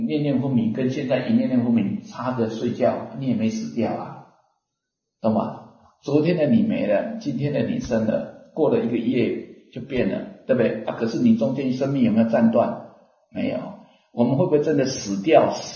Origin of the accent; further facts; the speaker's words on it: Wuri, Taichung, Taiwan; born there; 我经过乌日啊，我小时候是在乌日出生的。